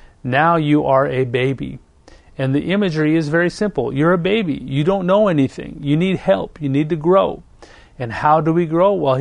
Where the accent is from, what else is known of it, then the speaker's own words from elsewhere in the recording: Canada; being a Canadian mountain boy